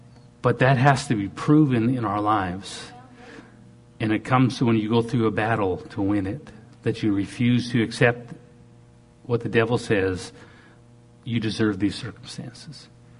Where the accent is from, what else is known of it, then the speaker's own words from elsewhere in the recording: Canada; now in United States; And I'm proud Canadian. I'm proud to live in America.